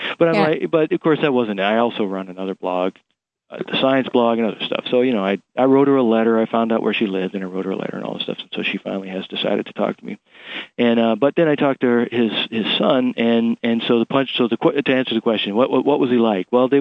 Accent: Billings, Montana, United States; I was raised in Billings, Montana. And I went to Billings Senior High.

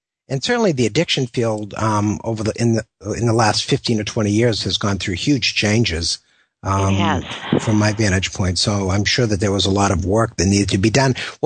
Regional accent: New Hampshire, United States; I know that we're both from New Hampshire

